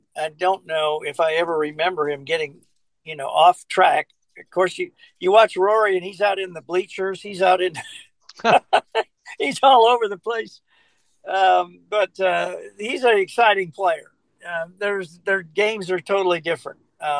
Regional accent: Indiana, United States; because I grew up in Indiana playing golf in the summer on the muni courses, which had no water.

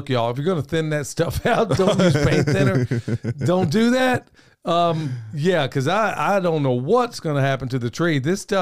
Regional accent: Oklahoma, United States; Yeah, it was like growing up in Oklahoma.

